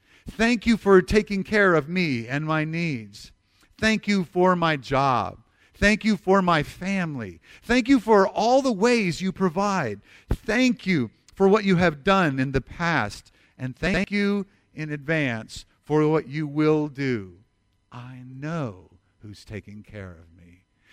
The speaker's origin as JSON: {"language": "English", "country": "United States", "said": "I mean, I'm an American, Lord."}